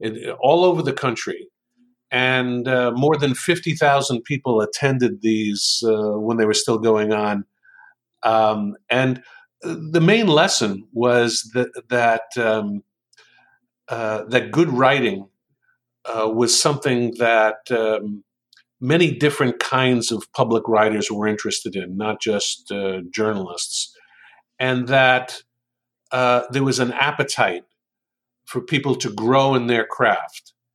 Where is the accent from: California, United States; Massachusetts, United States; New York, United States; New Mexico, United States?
New York, United States; Long Island; moved away as an adult; now in St. Petersburg, United States; I was born in the Lower East Side of New York City. I grew up on Long Island, went to school in New England, and then headed south